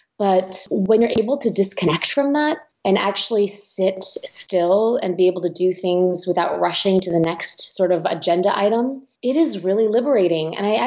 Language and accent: English; California, United States; Taiwanese American. So yeah, born and raised in the Bay Area, lots of family in Taiwan.